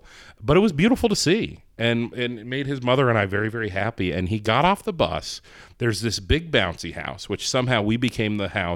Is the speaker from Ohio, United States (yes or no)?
yes; Ohio, United States; now in Rochester, United States; I grew up in Ohio. School was out first week of June.